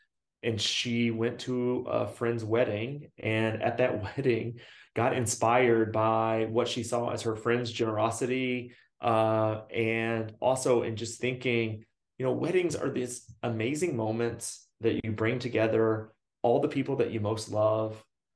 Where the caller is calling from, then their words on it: Brooklyn, New York, United States; I am based in Brooklyn, New York, which is where I am today.